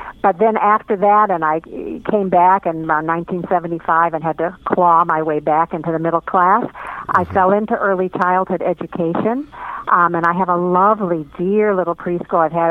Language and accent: English; Detroit, Michigan, United States; also born or lived in East Coast; now in Los Angeles, United States; You know, I'm from the Midwest. I'm a Motown girl, raised in Detroit, moved to the East Coast, went to the school for a while on the East Coast